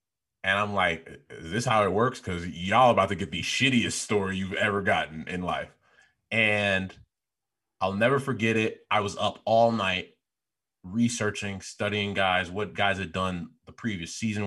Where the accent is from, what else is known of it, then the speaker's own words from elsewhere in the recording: Chicago, Illinois, United States; I was the guy from Chicago talking all loud.